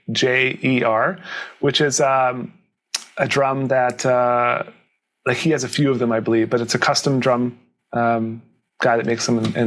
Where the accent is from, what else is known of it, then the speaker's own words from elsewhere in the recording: Canada; And we're all from Canada, so we're like, whatever, it's no big deal. It's not that cold for us.